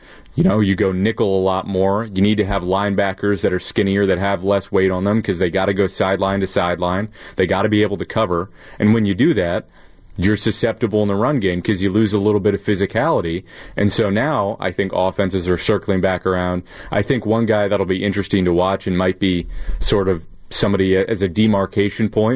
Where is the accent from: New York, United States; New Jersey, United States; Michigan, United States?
New Jersey, United States; And I'm obviously from New Jersey.